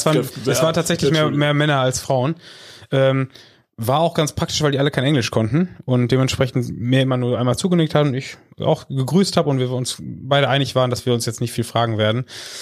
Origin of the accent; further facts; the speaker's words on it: Dortmund, North Rhine-Westphalia, Germany; Und ich so, also Dortmund die Ecke, hab mich reingeschmuggelt